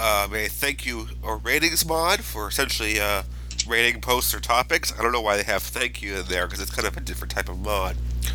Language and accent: English; San Francisco, California, United States; from San Francisco, California.